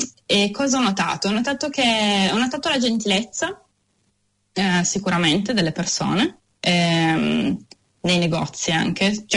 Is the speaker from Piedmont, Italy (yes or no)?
yes; Turin, Piedmont, Italy; now in Auckland, New Zealand; in questo momento non vivo vicino al mare, però per me da torinese